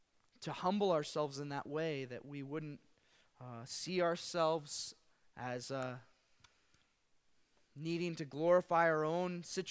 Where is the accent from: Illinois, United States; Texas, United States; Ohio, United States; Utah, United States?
Illinois, United States; a family that I had known in the agricultural community that I grew up in back in Illinois.